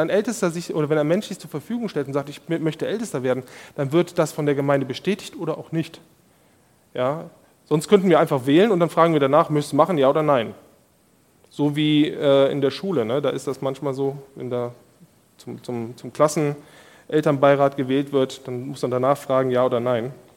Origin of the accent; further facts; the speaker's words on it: Germany; now in United States; ich als Deutscher, mir war es dann komisch